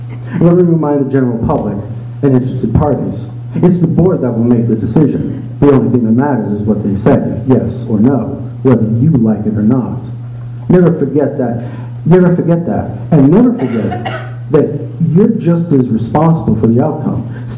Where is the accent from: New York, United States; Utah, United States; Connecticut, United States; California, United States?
Utah, United States; Cedar Fort; I'm from Cedar Fort.